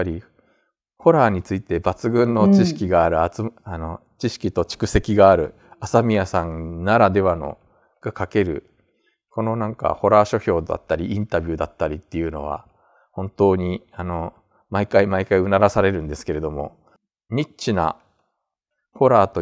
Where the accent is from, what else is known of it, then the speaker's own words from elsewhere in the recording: Tokyo, Japan; also born or lived in Kansai; 私地元は東京とか関東なんですけど、やっぱあの仕事で関西6年住みましたけど